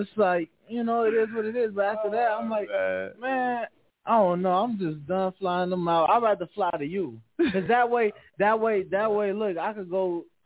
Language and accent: English; Chicago, Illinois, United States; now in Las Vegas, United States; I'm from Chicago, bro. I'm used to East Coast Chicago women. I'm used to women that hustle.